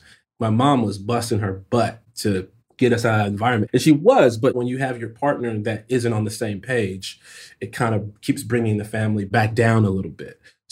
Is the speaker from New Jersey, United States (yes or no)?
no; Chicago, Illinois, United States; also born or lived in Glen Ellyn, Illinois; I am from Chicago. However, Google or Wikipedia or whoever the hell decided that I'm not.